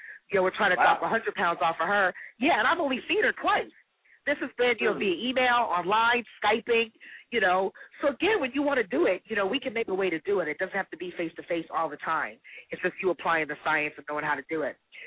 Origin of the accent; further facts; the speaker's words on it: New Jersey, United States; You know, listen, I'm from Jersey. I'm from Jersey, but my blood thinned out a long time ago.